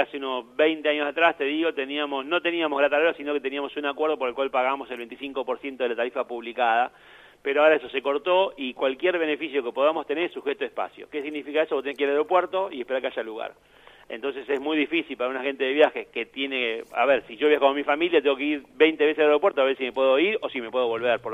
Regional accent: La Plata, Buenos Aires Province, Argentina; Soy de La Plata.

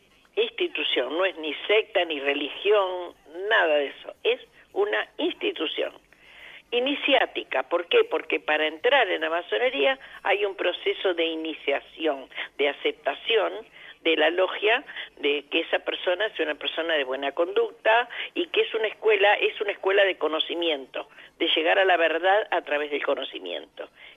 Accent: Uruguay; now in La Plata, Argentina; porque no soy platense, yo soy uruguaya, uruguaya apasionada de la ciudad de La Plata.

